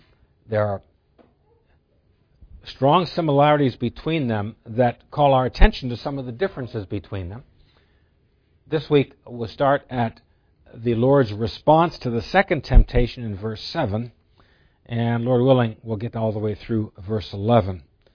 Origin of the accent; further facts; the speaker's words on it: New Jersey, United States; I grew up in New Jersey, and in New Jersey, if I want to speak to one person, I say you